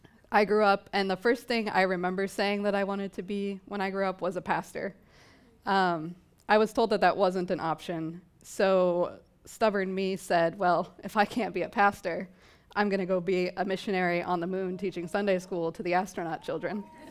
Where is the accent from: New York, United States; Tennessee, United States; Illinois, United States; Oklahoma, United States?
Oklahoma, United States; I was born and raised in Oklahoma. I was homeschooled, and I lived in a town with a population of only 1,000.